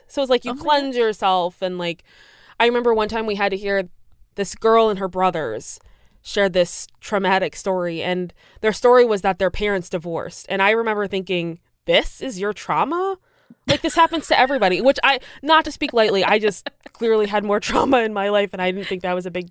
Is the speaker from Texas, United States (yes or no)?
no; Chicago, Illinois, United States; now in Maryland, United States; like when we first moved to Maryland, so I'm originally from Chicago. When we first moved to Maryland, there was a scandal about whether or not we would bless gay marriages.